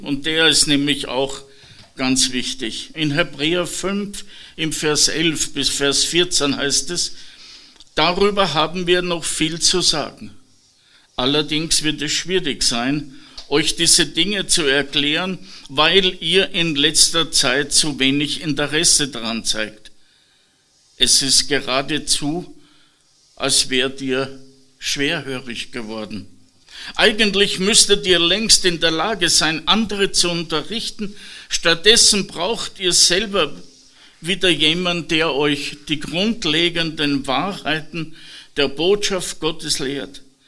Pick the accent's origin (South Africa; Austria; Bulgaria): Austria; Steyr, Upper Austria; ich komme aus Steyr, bin seit mehr als 30 Jahren in der Gemeinde